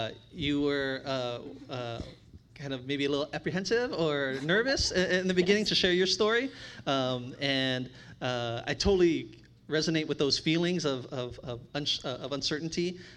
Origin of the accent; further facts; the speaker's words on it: El Monte, California, United States; even though I'm Filipino, like I grew up in El Monte, so I see myself as Latino.